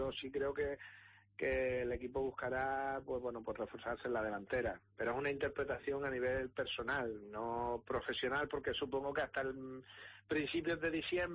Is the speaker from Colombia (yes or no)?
no; Canary Islands, Spain; now in Cádiz, Spain; a pesar de residir, tener mi despacho profesional en Andalucía, concretamente en Cádiz, bueno, pues soy canario, nacido en Gran Canaria, viajo periódicamente para seguir el fútbol canario